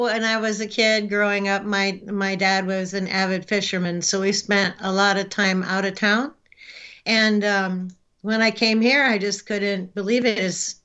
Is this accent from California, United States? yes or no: yes; Los Angeles, California, United States; moved away as an adult; now in Alaska, United States; Well, I grew up in Los Angeles, but I moved to Alaska in 74.